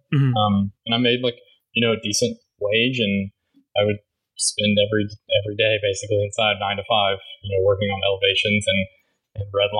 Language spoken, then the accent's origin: English; Indiana, United States; So I grew up in rural Indiana, in the middle of nowhere, kind of, but also close enough to the city, so just mm-hmm. outside of Indianapolis, but kind of on a country road.